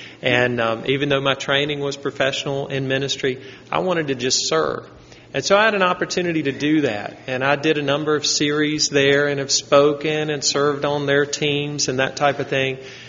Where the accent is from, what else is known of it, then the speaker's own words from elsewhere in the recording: Salisbury, North Carolina, United States; I grew up in Salisbury. There were 25,000 people or so in Salisbury 25 years ago.